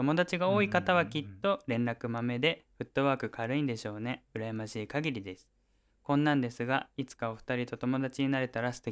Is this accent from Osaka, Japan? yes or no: no; Tokyo, Japan; moved away; 東京出身で数年前に地方に移住しました。東京の地元に帰省するときはだいたい2泊3日で行くのですが